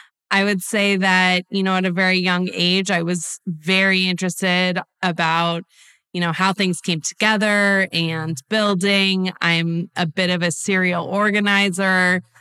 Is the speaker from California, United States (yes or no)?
yes; California, United States; we were both born and bred in Southern California.